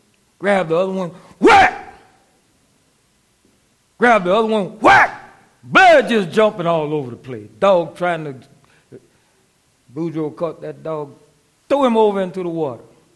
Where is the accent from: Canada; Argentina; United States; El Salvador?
United States; Louisiana; I'm from Louisiana, so folk do a lot of fishing out there.